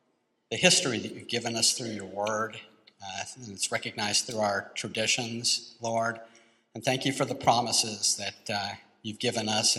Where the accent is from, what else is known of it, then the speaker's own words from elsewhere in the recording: Houston, Texas, United States; also born or lived in West Virginia; Yeah, and you know, I grew up in Houston.